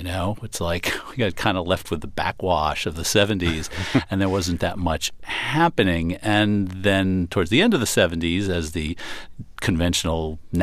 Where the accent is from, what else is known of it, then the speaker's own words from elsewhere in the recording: New York, United States; I was growing up in New York during these years.